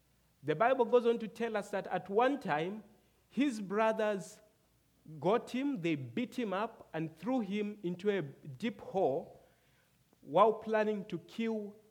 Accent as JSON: {"language": "English", "country": "Zambia", "tie": "born there", "said": "as you've heard. I am a Zambian. I was born in Zambia. My wife is a Zambian as well."}